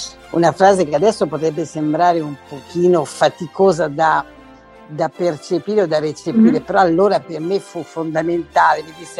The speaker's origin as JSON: {"language": "Italian", "town": "Rome", "region": "Lazio", "country": "Italy", "tie": "born or raised there", "moved": "as an adult", "said": "Io sono nata a Roma, ho abitato a Roma fino all'età di 29 anni."}